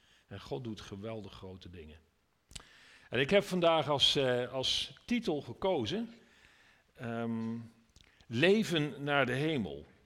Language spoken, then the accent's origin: Dutch; Veldhoven, North Brabant, Netherlands; also born or lived in Geldrop; ik kom uit Veldhoven, ben geboren in Gelderop.